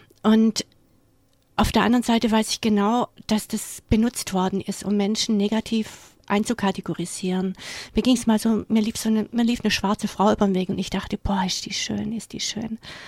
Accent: Germany; ich bin Deutsche, ich bin weiß

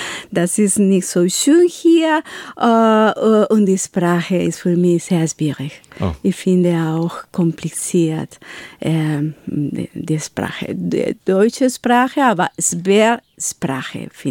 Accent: Medellín, Antioquia, Colombia; German is a second language; also born or lived in Bogotá; Ich komme aus Medellin, aber ich hätte in Bogotá gearbeitet und da ist so eine andere Situation.

